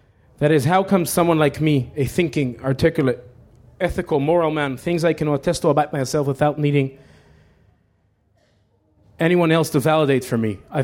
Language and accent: English; Israel; this is growing up in Israel for the past 40 years.